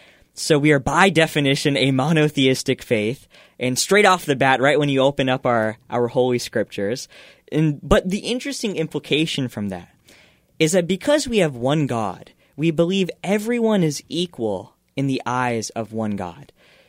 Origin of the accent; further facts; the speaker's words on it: United States; I'm an American. I've lived in this country my entire life.